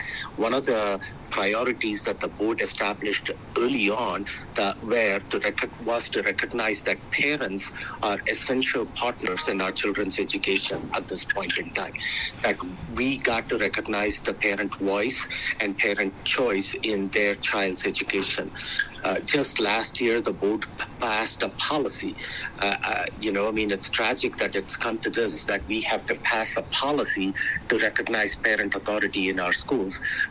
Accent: India; moved away as an adult; I was born and raised in India.

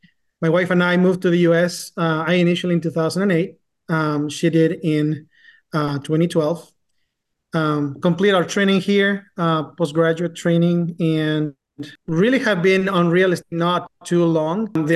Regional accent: Ecuador; moved away as an adult; now in United States; I am from Ecuador originally in South America, and I've always wanted to come here.

